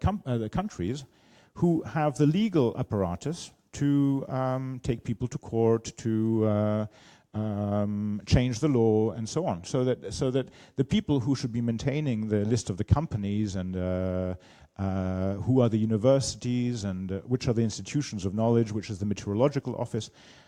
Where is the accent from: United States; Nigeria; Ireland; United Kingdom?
United Kingdom; England; I'm English, but my mother's Austrian, lived in France.